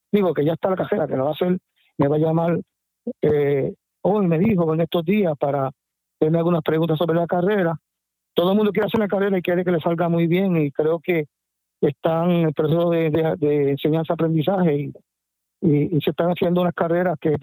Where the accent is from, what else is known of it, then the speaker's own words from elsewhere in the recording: Yauco, Puerto Rico; Si la doy en mi pueblo, en Yauco, pues los gastos de almuerzo se corren por mí.